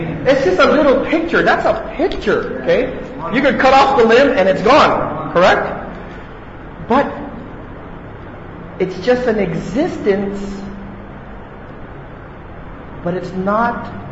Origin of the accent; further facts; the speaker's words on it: Goa, India; English is a second language; I'm from Goa, we go to the beach, man, and it's fun.